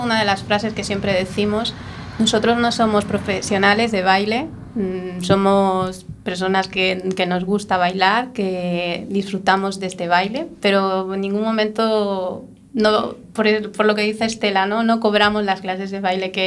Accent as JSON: {"language": "Spanish", "town": "Madrid", "region": "Community of Madrid", "country": "Spain", "lives_now": "A Coruña, Spain", "said": "yo vengo de Madrid. Yo aprendí este baile en Madrid ahora hace como 2, casi 3 años."}